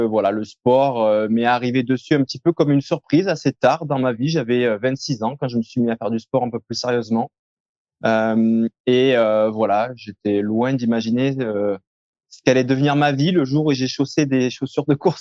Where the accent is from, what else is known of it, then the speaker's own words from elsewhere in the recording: Cavaillon, Provence-Alpes-Côte d'Azur, France; mes origines sont du sud de la France. Je suis né à Cavaillon, pour être plus précis. Et puis voilà, ensuite, j'ai eu un parcours assez typique, je dirais, de lycée à Cavaillon